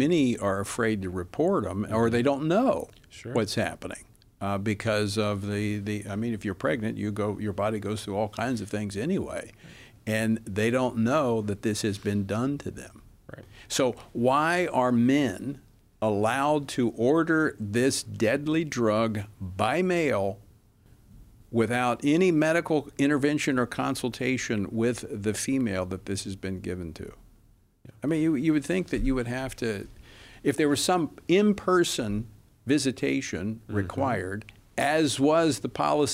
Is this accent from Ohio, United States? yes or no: no; Louisiana, United States; So the twist in this particular case out of Cairn Crow, Louisiana, which is back in my home state of Louisiana